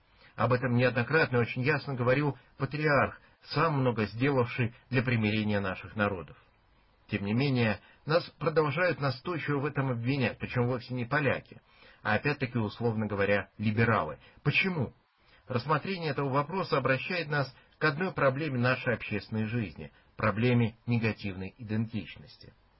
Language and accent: Russian; Russia; born there; Наша благодарность промыслу Божию за то, что мы родились в России, за то, что мы говорим по-русски, за то, что мы унаследовали славу наших предков и более всего за то, что мы восприняли бесконечно драгоценное сокровище православной веры